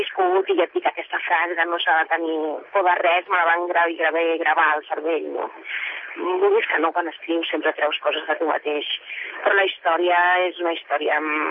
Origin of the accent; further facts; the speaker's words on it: Balearic Islands, Spain; jo vinc de Menorca, el meu avi era de Menorca, i per mi és una mica la idea del paradís, aquesta illa